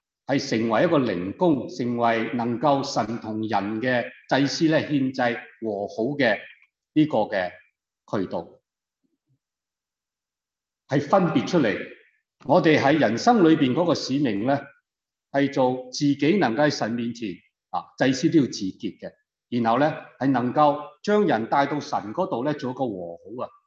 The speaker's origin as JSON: {"language": "Chinese", "country": "Canada", "said": "不是美国土生土长，我是加拿大人，我两个国籍的，有美国有加拿大，但中国不要我了"}